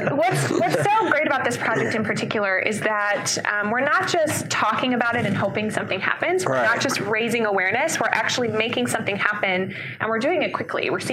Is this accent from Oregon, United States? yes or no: no; Michigan, United States; And I was hearing about it from people who didn't know I was from Michigan all throughout the conference, which is amazing.